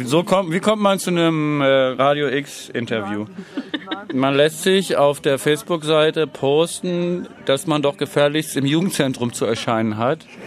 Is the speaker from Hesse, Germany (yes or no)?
yes; Frankfurt, Hesse, Germany; Original als Frankfurter